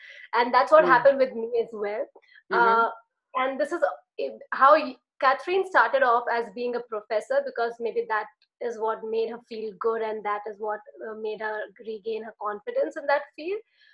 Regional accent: India; English is a second language; I'm from India

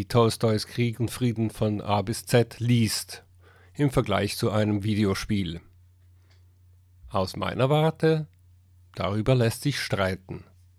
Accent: Switzerland; ich bin Schweizer, falls man das noch nicht gemerkt hat

